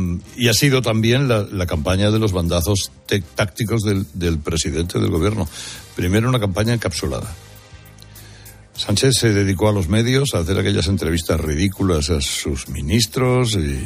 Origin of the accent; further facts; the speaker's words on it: Spain; los españoles somos los europeos que más se han empobrecido en estos años